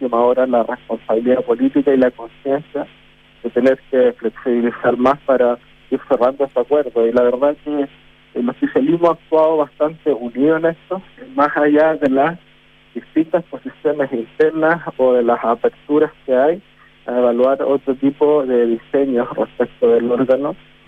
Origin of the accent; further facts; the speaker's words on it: Chile; nos una como chilenos y chilenas